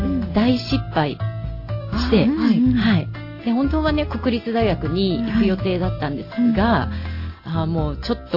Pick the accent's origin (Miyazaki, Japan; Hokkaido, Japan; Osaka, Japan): Miyazaki, Japan; Hyuga; 私、日向出身なんですけれども、はい、まず、七谷小学校を出ておりまして、うんうんうん、その後、七谷所のお隣の富島中学校ですね。うんうんうん、その後、日向高校に進んで、